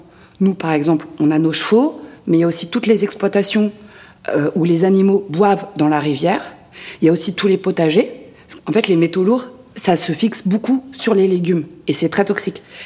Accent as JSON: {"language": "French", "town": "Bordeaux", "region": "Nouvelle-Aquitaine", "country": "France", "tie": "born there", "said": "j'ai 35 ans, je suis née à Bordeaux et j'habite à Argeval aussi."}